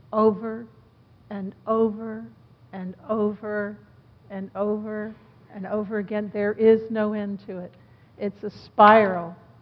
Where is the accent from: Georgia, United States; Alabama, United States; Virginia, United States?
Virginia, United States; Norfolk; I grew up down in Norfolk